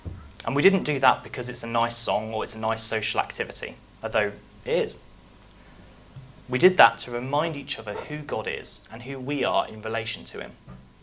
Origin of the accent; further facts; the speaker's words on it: United Kingdom; because we're very polite, we're very non-confrontational, we're very British, aren't we?